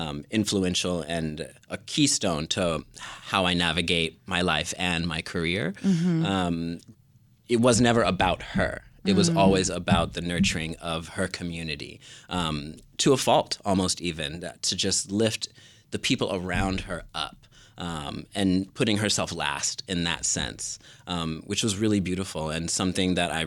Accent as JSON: {"language": "English", "town": "Normal", "region": "Illinois", "country": "United States", "lives_now": "Chicago, United States", "said": "And I'm actually from Central Illinois, Normal, Illinois."}